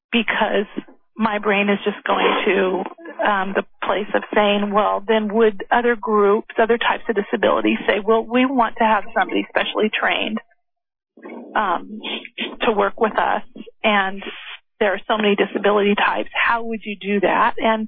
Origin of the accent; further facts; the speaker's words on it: Oregon, United States; I'm from Oregon.